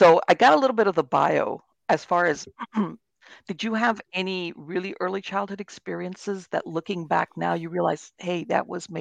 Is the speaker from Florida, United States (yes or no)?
yes; Florida, United States; And since I grew up in South Florida, I'm used to this stuff.